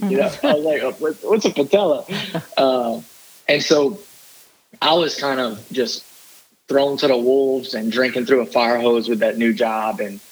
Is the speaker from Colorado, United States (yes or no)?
no; St. Martinville, Louisiana, United States; And so I usually say I'm from St. Martinville.